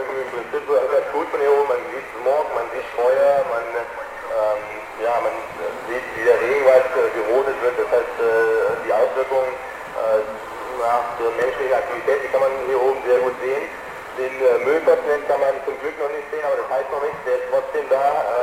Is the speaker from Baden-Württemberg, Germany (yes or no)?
yes; Künzelsau, Baden-Württemberg, Germany; Überhaupt die Region, also auch Künzelsau, wo ich herkomme, die ist schwierig zu finden